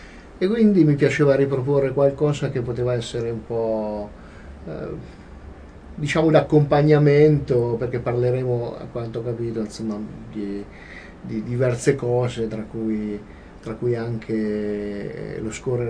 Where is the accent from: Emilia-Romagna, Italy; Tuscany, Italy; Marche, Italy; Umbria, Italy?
Umbria, Italy; Perugia; also born or lived in Marciano; Umbro doc, sono nato... a Marciano, ma mi sono trasferito a Perugia che ero piccolissimo, a un anno